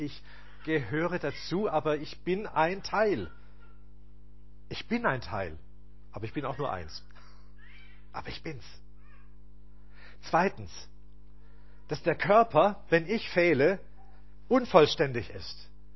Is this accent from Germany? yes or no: yes; Stuttgart, Baden-Württemberg, Germany; Ich bin Schwabe, das wisst ihr. Aus dem Herzen Stuttgarter.